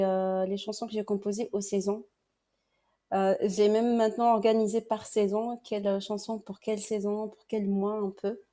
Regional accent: Tunisia; moved away; prévu d'aller chez moi en Tunisie. J'ai écrit une chanson, une nouvelle chanson. J'ai écrit ici parce que j'avais un peu le mal de pays et ça m'a rappelé un peu mes origines

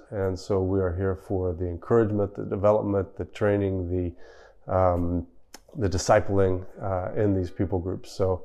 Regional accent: Oklahoma, United States; I'm from Oklahoma. Didn't know too many Afghans growing up in Oklahoma.

